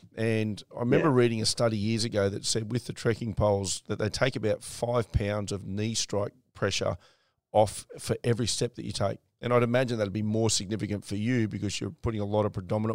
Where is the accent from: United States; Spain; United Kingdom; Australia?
Australia; PNG, Kokoda, I don't think you can beat it as an Australian for the physical, mental and emotional journey. I think it just ticks boxes that, as good as those other things are, they don't quite tick. And maybe not for everyone, but certainly for Aussies because of our history there.